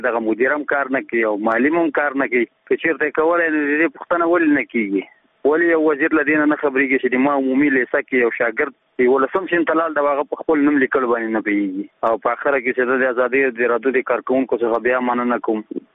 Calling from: Nangarhar, Afghanistan; زه د ننګرهار ولایت دی ساره کې غلجی دی ولسوالۍ څخه دا پیغام در تسبتم

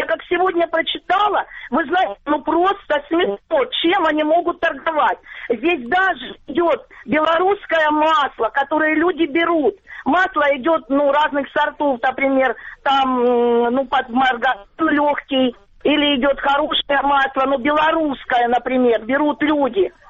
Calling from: Donetsk Oblast, Ukraine; Это Донецкая область, оккупированная часть, вы слышите меня?

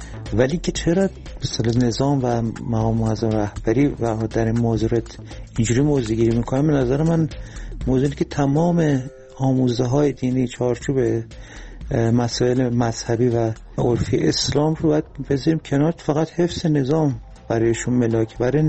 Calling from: Tehran, Tehran Province, Iran; از تهران هستم، درود بر شما.

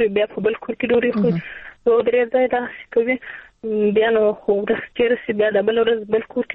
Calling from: Zabul, Afghanistan; ما د زابل سم تماس نیولې دي.

